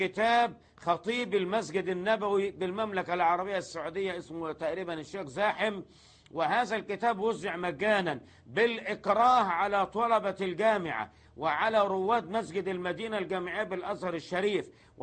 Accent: Egypt; يريدون فرقوا يعني بلدنا مصر

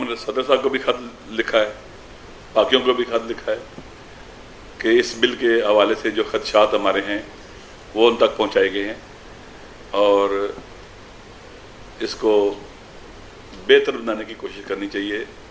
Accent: Pakistan; ہم پاکستان کے وہ بیٹے ہیں, میرے خاندان کے لوگ, انہوں نے پاکستان کے لیے قربانیاں دی ہیں

